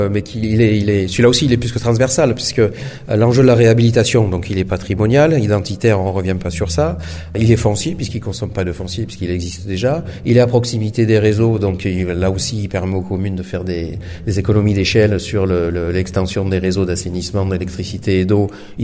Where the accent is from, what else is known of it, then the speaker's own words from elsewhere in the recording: Corsica, France; quand je dis que je viens de Corse, c'est pas neutre, parce qu'il y a aussi sur notre île un attachement à l'identité et au patrimoine réel.